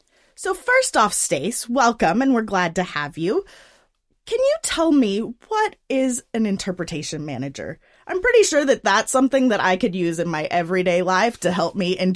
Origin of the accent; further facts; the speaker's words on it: Arkansas, United States; I'm from Arkansas. I'm an Arkansas girl born and bred and lived south part of Arkansas for a bit and grew up there, graduated from high school there, and then moved to Northwest Arkansas.